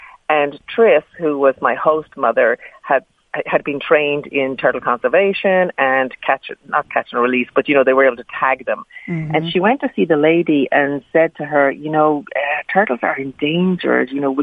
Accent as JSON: {"language": "English", "town": "Dublin", "region": "Leinster", "country": "Ireland", "tie": "born or raised there", "said": "And I grew up actually on Dublin Bay, and I was able to see the sea from my window."}